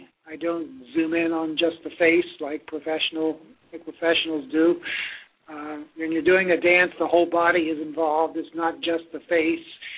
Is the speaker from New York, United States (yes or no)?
no; Arlington, Virginia, United States; now in Columbus, United States; Well, I grew up in Arlington, Virginia. Started college out here in Columbus in 1963.